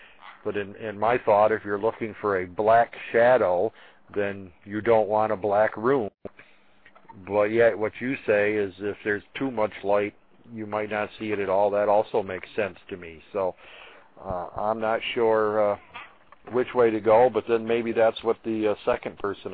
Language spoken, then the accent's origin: English; Benton, Vermont, United States; I'm from Benton, Vermont.